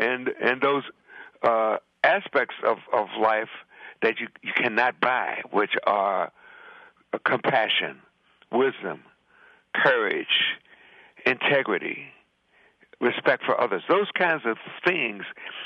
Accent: Chicago, Illinois, United States; now in New York, United States; great trumpet player who discovered me and brought me from my hometown, Chicago, to New York, and really nurtured me.

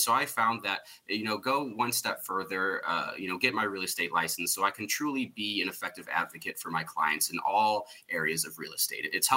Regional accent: Missouri, United States; moved away as an adult; now in Milwaukee, United States; You know, I'm from Missouri. I went to undergrad in Chicago, came back to St. Louis for law school. And then 2023, I moved up to Milwaukee with my girlfriend, who's recently my fiance.

